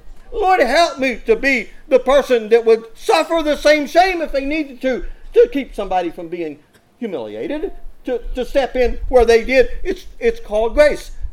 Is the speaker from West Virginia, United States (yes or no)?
yes; West Virginia, United States; Listen, I'm from West Virginia, by the way, where the wind doesn't come sweeping down the plate.